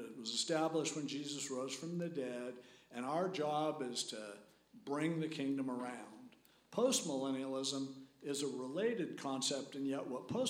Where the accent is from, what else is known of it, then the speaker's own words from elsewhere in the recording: United States; And I'm an American and I'll vote.